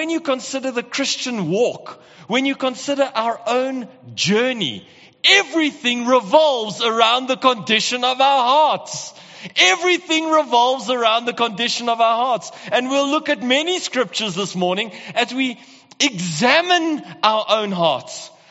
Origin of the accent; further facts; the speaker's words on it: Pretoria, Gauteng, South Africa; now in Johannesburg, South Africa; I was born and raised in Pretoria, so, you know, I'm a Blue Bull supporter. But 15 years ago when I moved to Joburg